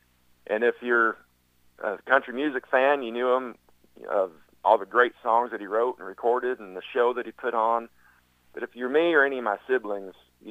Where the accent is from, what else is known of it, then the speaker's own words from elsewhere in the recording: Wyoming, United States; I was born and raised in Wyoming.